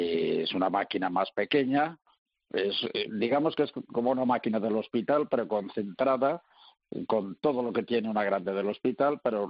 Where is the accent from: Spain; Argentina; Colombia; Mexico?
Spain; Galicia; yo soy del Ayuntamiento de Costeito, en la provincia de Lugo.